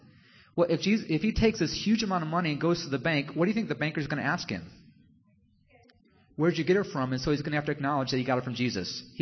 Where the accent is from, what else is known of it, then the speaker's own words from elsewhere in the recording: United States; I read the Bible for the Western lens of being an American